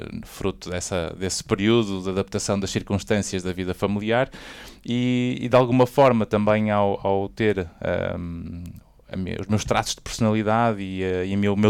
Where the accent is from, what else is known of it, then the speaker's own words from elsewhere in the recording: Porto, Portugal; Eu sou natural do Porto, né? Do Porto mesmo, do Porto aqui, nascido em Sedofeita, não é? Há 46 anos atrás